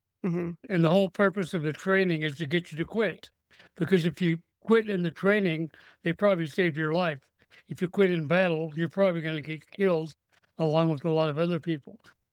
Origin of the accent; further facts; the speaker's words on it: Owatonna, Minnesota, United States; when I was brought up in Owatonna, I was taught